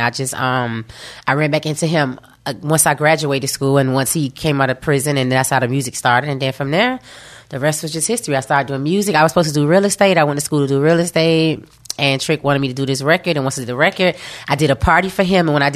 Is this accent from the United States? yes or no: yes; Miami, Florida, United States; I grew up in Liberty City, Miami. It's one of them neighborhoods. And back then in the town when I grew up, it was all about hustlers.